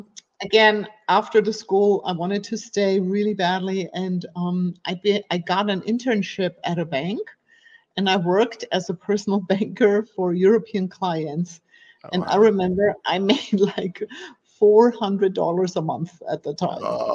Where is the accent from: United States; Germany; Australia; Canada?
Germany; English is a second language; as you can hear, I have an accent. So I'm from Germany, and I was doing banking in Germany